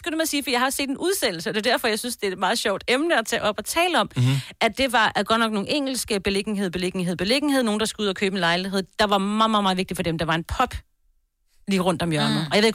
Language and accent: Danish; Jutland, Denmark; Vi kommer fra Jylland.